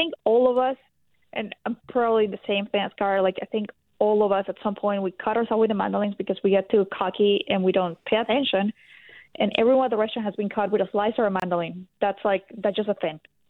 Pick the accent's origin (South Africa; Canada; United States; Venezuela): Venezuela; My family's from Colombia. I just happened to be born in Venezuela, born and raised in Venezuela.